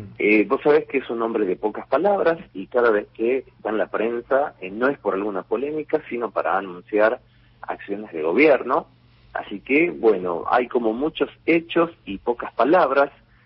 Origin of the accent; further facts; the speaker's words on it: San Miguel de Tucumán, Tucumán, Argentina; Sí, del barrio de Villa Alem, tradicional.